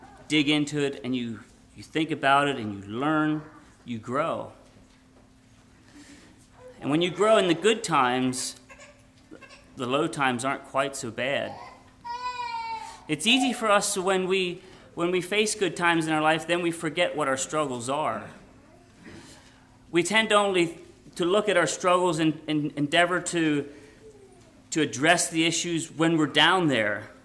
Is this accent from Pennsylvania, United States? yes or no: yes; Pennsylvania, United States; just because I come from Pennsylvania doesn't mean I have more answers than what you do.